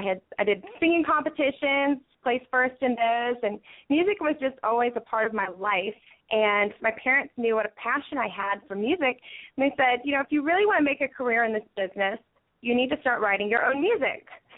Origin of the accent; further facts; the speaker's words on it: Indiana, United States; born there; now in Charleston, United States; I was born in Indiana, but I've spent half of my life here in Charleston, South Carolina.